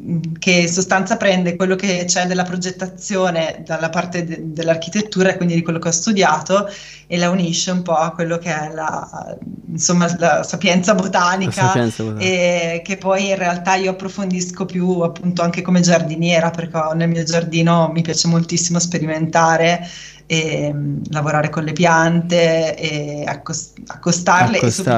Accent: Bergamo, Lombardy, Italy; Io ho studiato architettura, sì, a Ferrara, anche se sono bergamasca d'origine

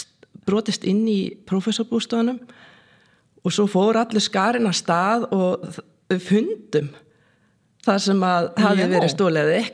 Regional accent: Reykjavík, Capital Region, Iceland; Við erum nú bara á mínum æsku slóðum. Ég alinn hérna upp í Vesturbænum. Ég var sem sagt þarna bjó til 13 ára í kennarablokkinni sem hérna bara rétt hjá. Og þetta sem sagt, var í Melaskóla og Hagaskóla

